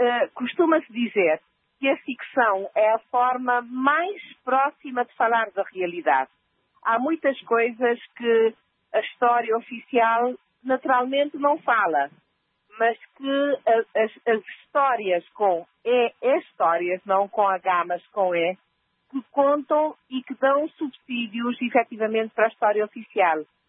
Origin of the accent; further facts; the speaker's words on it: São Vicente, Cape Verde; sobretudo na ilha de São Vicente, que é a ilha de onde eu venho